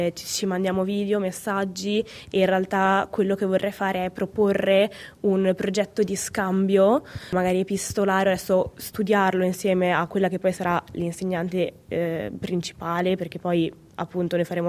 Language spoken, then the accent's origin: Italian; Genoa, Liguria, Italy; sono di Genova e mi sono laureata all'Università di Genova in Scienze della Formazione Primaria.